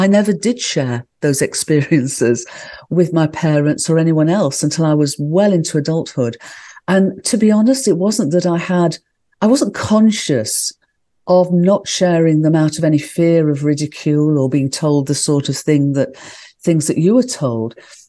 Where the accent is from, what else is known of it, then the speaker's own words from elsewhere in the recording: Midlands, United Kingdom; born there; I was born in the Midlands of the United Kingdom in England, which is an industrial area.